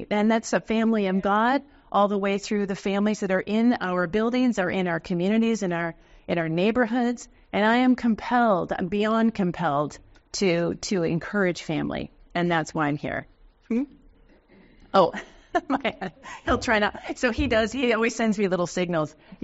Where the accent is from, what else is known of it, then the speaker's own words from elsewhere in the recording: Newcastle, Washington, United States; I was from the Newcastle, Renton area, and we met in Sweden.